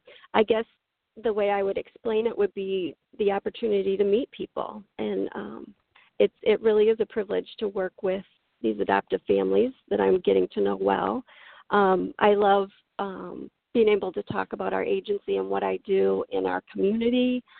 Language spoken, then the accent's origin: English; Midland, Michigan, United States; I grew up in the mid-Michigan area. I was born and raised in Midland, went away to college, and after college moved back to Midland